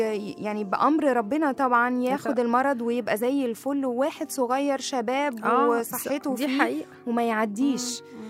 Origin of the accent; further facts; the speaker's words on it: Egypt; يعني مش عندنا في مصر بس, ولا في العالم كله